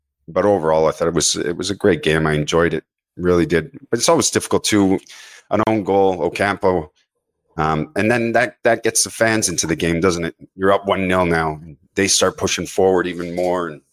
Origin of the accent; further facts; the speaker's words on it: Canada; because we are Canadian